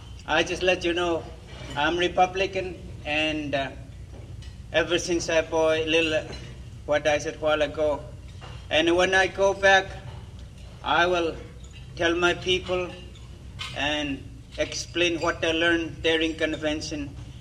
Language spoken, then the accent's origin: English; Nunivak Island, Alaska, United States; Of course, I'm from Nunivak Island, down in Bering Sea.